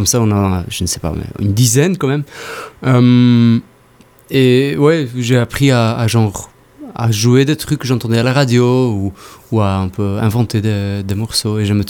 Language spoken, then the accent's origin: French; Belgium; Enfin, ici, moi, je viens de Belgique, mais c'est quand même le côté éduqué, tu vois.